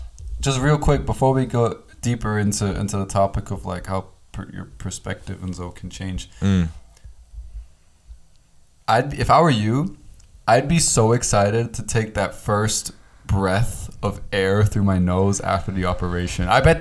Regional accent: United States; Ah, mashed potatoes is more for, like, me growing up in America.

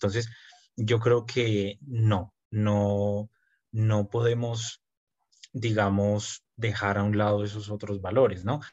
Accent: Bogotá, Colombia; Yo soy de Bogotá.

